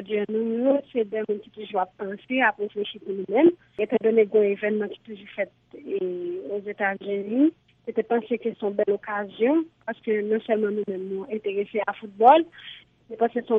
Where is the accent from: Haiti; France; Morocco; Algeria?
Haiti; je suis haïtien